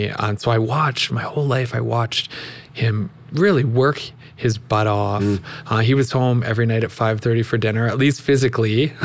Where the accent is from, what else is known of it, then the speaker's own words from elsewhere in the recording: Calgary, Alberta, Canada; So I've spent most of my life in Calgary. I was born in Edmonton. Don't hold that against me, Calgarians. And so some back and forth actually between Calgary and Edmonton.